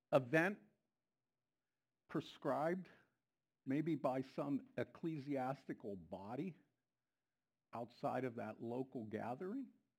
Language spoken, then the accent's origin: English; Pennsylvania, United States; accent: Pennsylvanian; Did I say that right? I still have my Pennsylvanian accent.